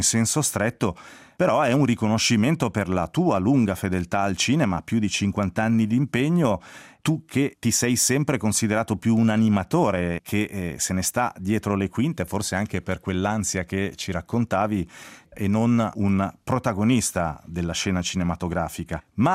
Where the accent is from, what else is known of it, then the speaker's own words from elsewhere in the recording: Bellinzona, Ticino, Switzerland; siamo entrambi nati e cresciuti a Bellinzona